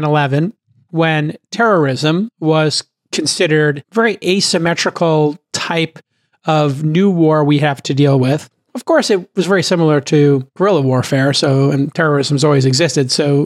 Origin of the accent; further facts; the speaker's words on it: New York, United States; And as a New Yorker, and being there on 9/11